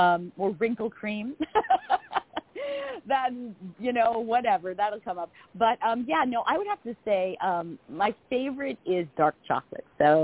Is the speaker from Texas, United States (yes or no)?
no; New York, United States; And I talk like this, so don't be confused. I'm a woman from Long Island.